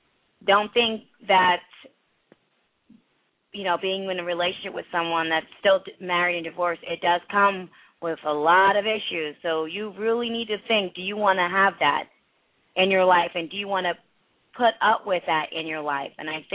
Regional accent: India; I'm from India. So when we go to India, our flight is actually 24 hours.

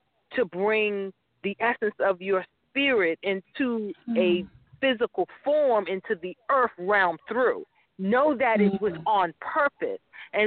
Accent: New York City, New York, United States; but he lived in North Carolina, and I grew up in New York City, so I didn't really get to see him a lot.

